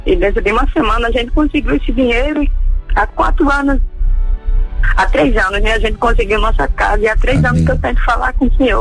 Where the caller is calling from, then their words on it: Itaipu, Rio Grande do Norte, Brazil; Eu falo de Itaipu, Rio Grande do Norte.